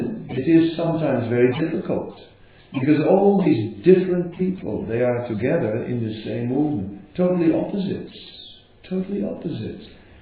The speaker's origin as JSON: {"language": "English", "country": "Netherlands", "said": "I am from Holland in Europe"}